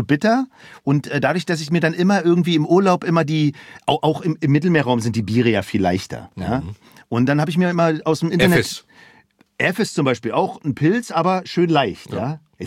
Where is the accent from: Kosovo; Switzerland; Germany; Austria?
Germany; Berlin; Ich bin in Schöneberg in der Stadt groß geworden und wenn ich ins Grüne wollte, bin ich halt zum Wannsee gefahren und so und hatte so mein Grün.